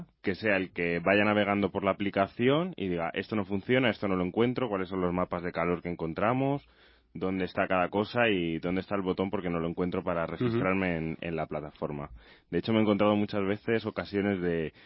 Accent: Madrid, Community of Madrid, Spain; Es que soy de Madrid.

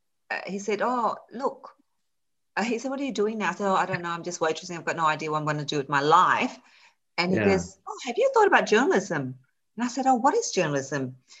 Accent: Fairfield, New South Wales, Australia; where I was growing up in Fairfield, it was very culturally diverse. There were a lot of migrants and refugees being resettled

